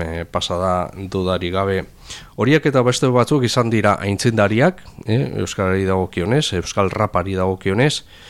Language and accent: Basque; Irun, Basque Country, Spain; now in Hendaye, France; ni irundarra naiz hemen endaian bizi naiz ja duela urte asko